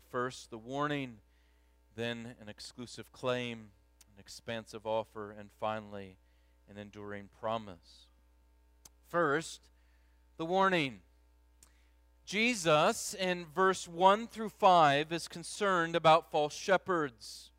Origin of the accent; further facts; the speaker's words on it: Illinois, United States; You see a lot of cows in the Midwest. I grew up in Illinois. It's corn and cows and corn.